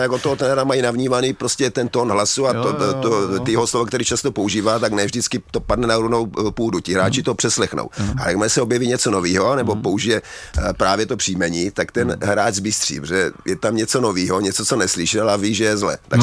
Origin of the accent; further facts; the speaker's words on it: Kroměříž, Zlín Region, Czechia; já pocházím z Kroměříže